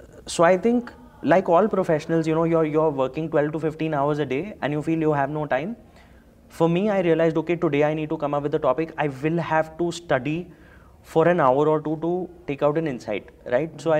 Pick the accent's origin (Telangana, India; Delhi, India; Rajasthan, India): Delhi, India; typical Punjabi family growing up in Delhi.